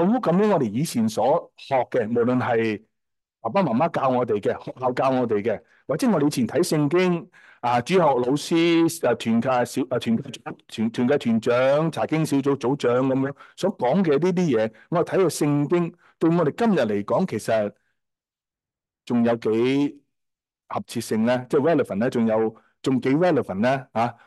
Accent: China; 即系我哋中国人啦吓，好多时从细细个都听到噶

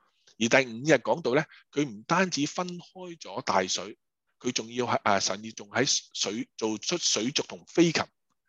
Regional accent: China; 我们中国人诗歌呢就看押韵的嘛

